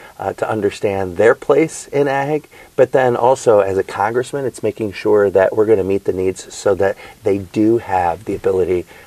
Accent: Illinois, United States; I got to do that in my hometown in the neighboring TV market from Rockford, Illinois to Moline, Illinois

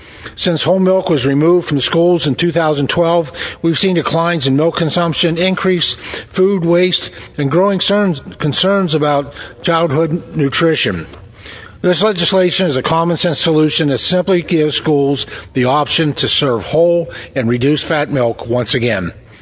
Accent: Pennsylvania, United States; especially those in my home state of Pennsylvania.

